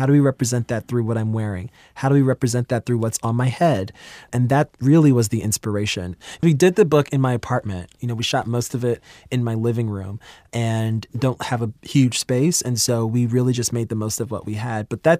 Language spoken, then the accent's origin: English; New York City, New York, United States; So I'm from New York City and I grew up in Queens where it's just like the most diverse borough for food.